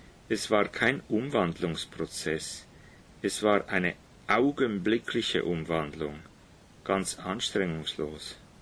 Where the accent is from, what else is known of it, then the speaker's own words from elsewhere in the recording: Switzerland; Ich bin Schweizer und kannte das Ausmaß der Bombardierung nicht.